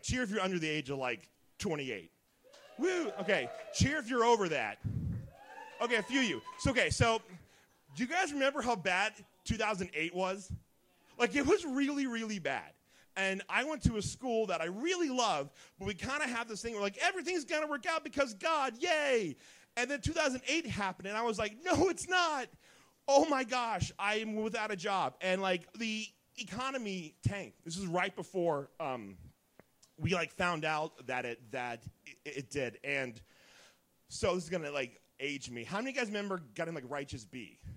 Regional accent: Dayton, Ohio, United States; I'm sweating because hold on a second, because I'm from Dayton, and I sweat a lot, okay?

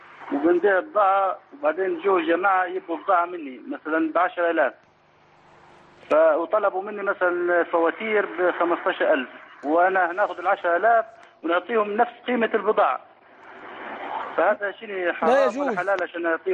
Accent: Upper Egypt, Egypt; في الصعيد عندنا، طبعا أنا من مصر ومن الصعيد

